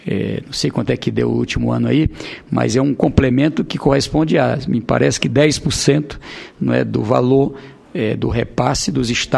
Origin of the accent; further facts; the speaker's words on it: Piauí, Brazil; como piauiense